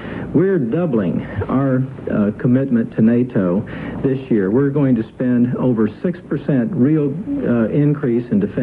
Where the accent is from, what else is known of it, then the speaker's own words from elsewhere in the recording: Oklahoma, United States; I called a couple of insurance agents from my home state in Oklahoma